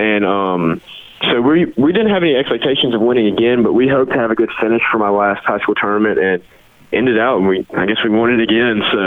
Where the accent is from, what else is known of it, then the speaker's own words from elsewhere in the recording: Alabama, United States; we're from the Coosa River in Alabama, and you fish shallow probably 85% of the season.